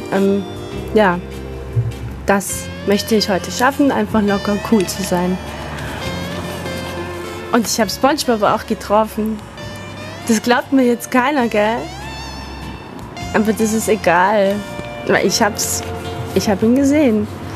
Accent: Turkey; German is a second language; also ich komme aus der Türkei und das sage ich euch jetzt.

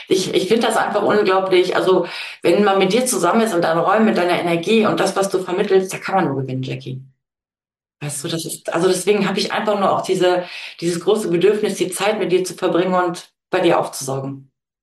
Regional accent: Saxony, Germany; born there; now in Münster, Germany; Ja, ist genau NRW, Münster, also zwischen Münster, Steinfurt und Rheine wohne ich. Aber ich bin tatsächlich geboren in Sachsen.

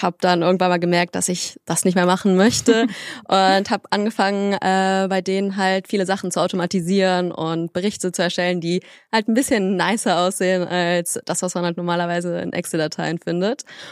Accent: Cologne, North Rhine-Westphalia, Germany; born there; ich bin 29 Jahre alt, bin gebürtige Kölnerin

